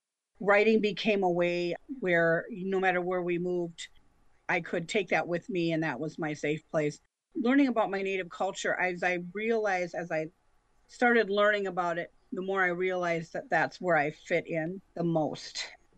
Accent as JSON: {"language": "English", "region": "Minnesota", "country": "United States", "tie": "born or raised there", "said": "I grew up in Minnesota. I'm a Minnesota girl. I currently live in Illinois, so I'm a transplant over here. I grew up in Minnesota."}